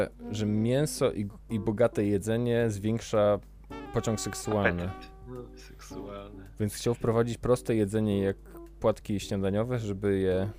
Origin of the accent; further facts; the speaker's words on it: Szczecin, West Pomeranian Voivodeship, Poland; jesteśmy ze Szczecina, a Szczecin to jest miasto, które jest chyba 50 km od granicy z Niemcami.